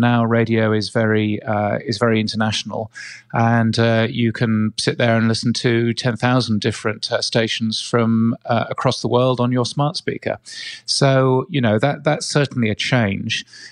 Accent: United Kingdom; As you can tell, I'm a Brit.

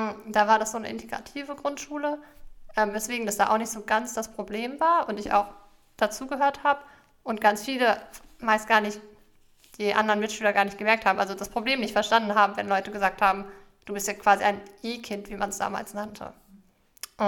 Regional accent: Petershagen, North Rhine-Westphalia, Germany; also born or lived in Bochum; komme gebürtig aus Petershagen, also bin ja auch Ur-Ostwestfale, sage ich mal, und habe bis 2013 auch in Petershagen gewohnt

